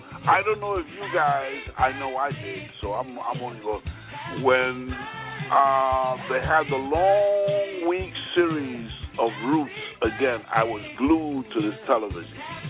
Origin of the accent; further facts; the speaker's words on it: New York City, New York, United States; I used to walk through Harlem as a kid. I lived in Harlem anyway, and I was born in Harlem Hospital.